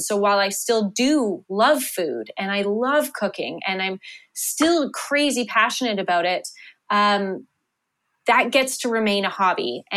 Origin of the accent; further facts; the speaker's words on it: Canada; I'm Canadian